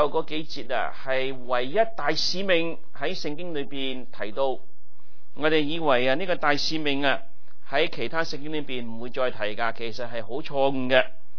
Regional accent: China; now in United States; 我们中国人，我们来到美国，我们知道什么叫做身份，是吧？

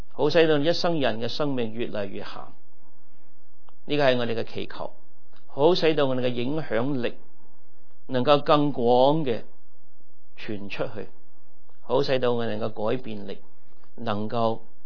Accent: China; 我们中国人，我们说我们中国人得天独厚，是不是？

